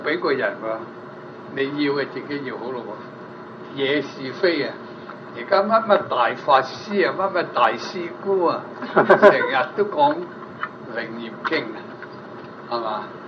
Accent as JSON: {"language": "Cantonese", "country": "China", "said": "就是我哋中國人咧就唔係籠籠統統咁算噶"}